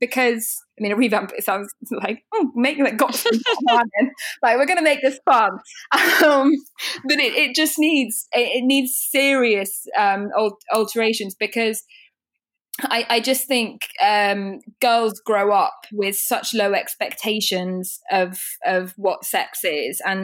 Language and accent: English; United Kingdom; like I know we're British and we're prudish and we don't really talk about this stuff.